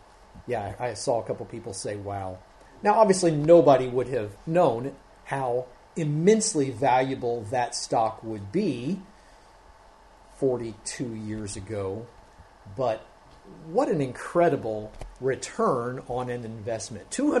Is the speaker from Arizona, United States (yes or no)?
no; Cincinnati, Ohio, United States; my favorite player from my hometown is Joey Votto, plays for the Cincinnati Reds. And I've had the privilege of seeing him playing before we left Cincinnati.